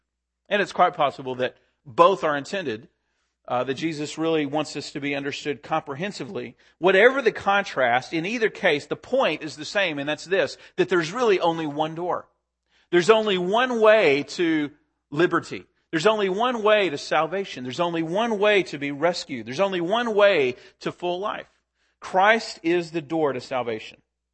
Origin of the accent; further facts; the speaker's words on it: Texas, United States; Now, I'm a Texas boy. I grew up in Texas and kind of have a love for the old West, you know.